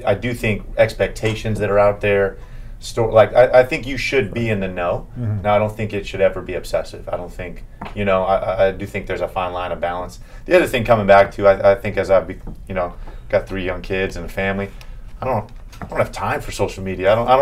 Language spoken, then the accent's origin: English; San Diego, California, United States; Yeah, growing up in San Diego too.